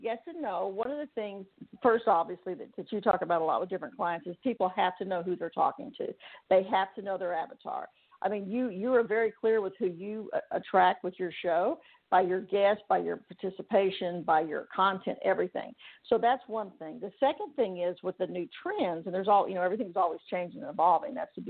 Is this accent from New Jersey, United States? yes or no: no; Texas, United States; also born or lived in California; I went to school there, too, actually, in Huntington Beach. Now I live in Texas, of course, my home state